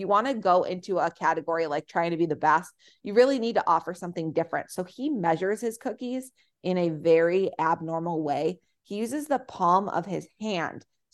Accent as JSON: {"language": "English", "town": "Chicago", "region": "Illinois", "country": "United States", "said": "because I'm very much from the Chicago area"}